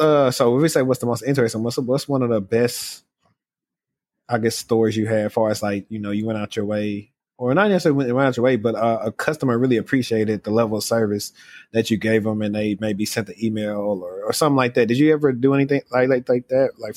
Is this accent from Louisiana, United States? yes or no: yes; Shreveport, Louisiana, United States; Like I love like Detroit people. I'm from Shreveport, Louisiana.